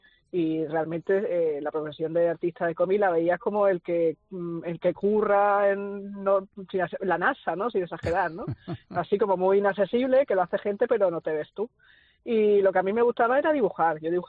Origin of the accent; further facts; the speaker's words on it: Torremolinos, Andalusia, Spain; also born or lived in Granada / Barcelona; Me he criado en Torremolinos y luego así me fui pronto, me fui a estudiar a Granada afuera.